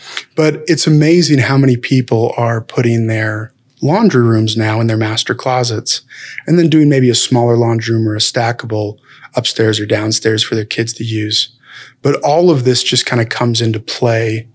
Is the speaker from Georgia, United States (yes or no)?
no; Utah, United States; I'm from Utah born and raised, and my grandmother would have said that there's a flex room and a celestial room.